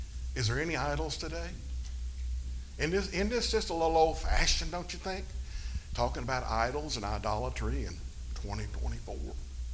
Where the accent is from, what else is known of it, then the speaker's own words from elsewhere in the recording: Alabama, United States; You know, I'm from Alabama, if y'all couldn't tell by now. All right, I came from North Alabama.